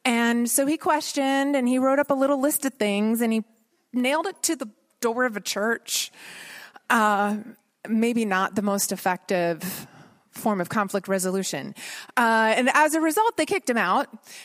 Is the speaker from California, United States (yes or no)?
no; Ohio, United States; I grew up in Central Ohio, first in a suburb of Columbus, and then later in a small town outside of Columbus.